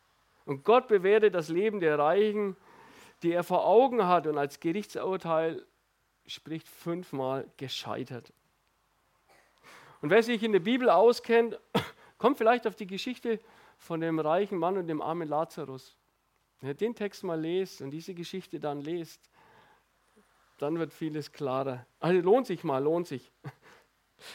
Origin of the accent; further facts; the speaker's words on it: Baden-Württemberg, Germany; Als Schwabe eigentlich schwierig, ne?